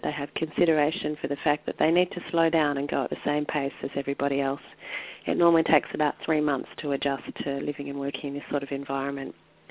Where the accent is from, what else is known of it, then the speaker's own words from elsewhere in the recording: Melbourne, Victoria, Australia; I'm originally from Melbourne, and Melbourne, for those of you who don't know, is right down in the southern part of Australia.